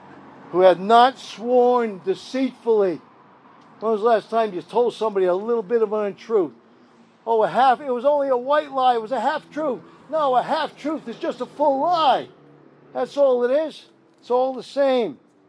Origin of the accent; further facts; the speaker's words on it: Rhode Island, United States; born there; I was born in Rhode Island, but I got born again in Charleston, South Carolina. That kind of makes me like a half Yankee, half Johnny Reb.